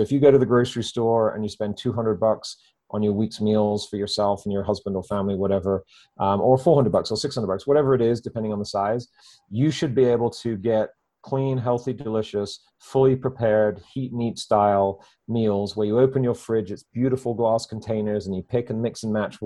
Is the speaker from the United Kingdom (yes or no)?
yes; United Kingdom; again, being a Brit, we have this thing called a milkman.